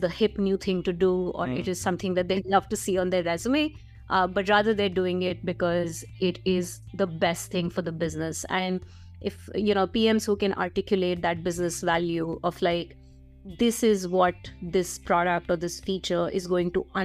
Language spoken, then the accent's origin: English; India; And, you know, I grew up in India as well.